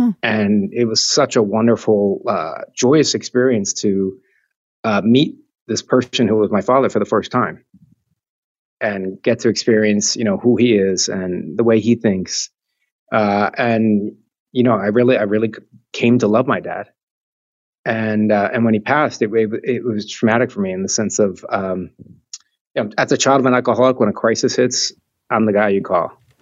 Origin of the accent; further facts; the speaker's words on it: Philadelphia, Pennsylvania, United States; Being a young kid growing up in Philadelphia, who was gay but not out